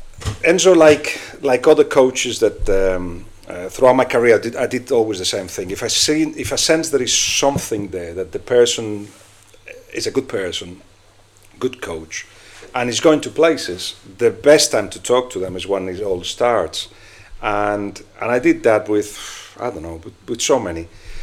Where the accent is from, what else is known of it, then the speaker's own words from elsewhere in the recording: Barcelona, Catalonia, Spain; I love the sea because I'm from Barcelona, so all you can see, one side is the mountains, the other one is the sea.